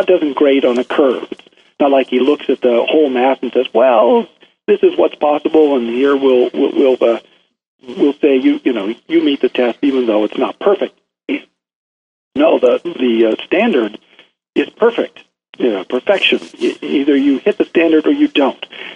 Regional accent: Nebraska, United States; because we're from Nebraska

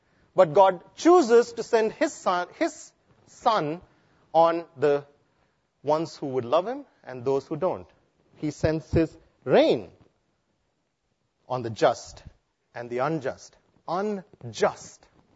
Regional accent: India; now in United States; here in America, we are a melting pot. I'm an Indian here, ex-Indian, I guess, because I'm now a citizen.

